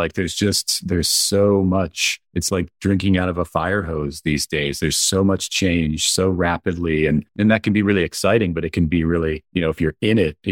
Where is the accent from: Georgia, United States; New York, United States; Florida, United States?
Florida, United States; Tampa; I'm from the Tampa Bay area in Florida, and I used to write letters to the general manager of the Buccaneers to tell him my ideas.